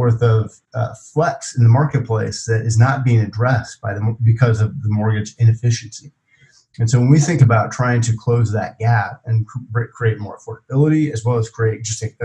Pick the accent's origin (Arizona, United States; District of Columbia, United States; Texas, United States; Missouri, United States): Missouri, United States; also born or lived in Oklahoma / Georgia; But I grew up in I grew up in Missouri. I spent a couple of years in Oklahoma. Went to University of Tulsa in Oklahoma, and then shortly thereafter to grad school at University of Georgia.